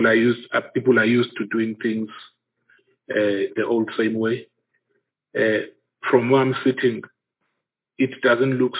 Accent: Alice, Eastern Cape, South Africa; every time I drive past the post office in Butterworth, Dowichwa, and in Alice, my hometown, as early as 6 o'clock, there are long queues of people

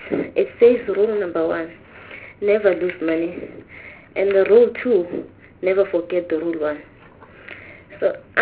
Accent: South Africa; I think it's something that as South African we ought to be relieved at least around

